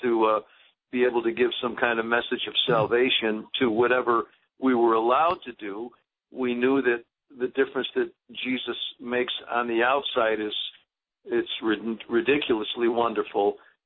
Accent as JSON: {"language": "English", "town": "Syracuse", "region": "New York", "country": "United States", "said": "But, you know, I'm originally from Syracuse, New York."}